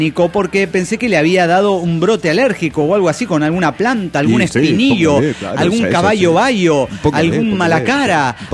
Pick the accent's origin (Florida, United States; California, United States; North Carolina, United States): California, United States; Los Angeles; Hola, ¿cómo están? … de Los Ángeles, USA.